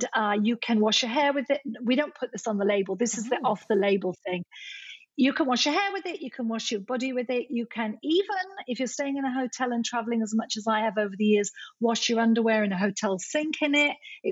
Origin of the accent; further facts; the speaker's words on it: Scotland, United Kingdom; born there; I'm Scottish by birth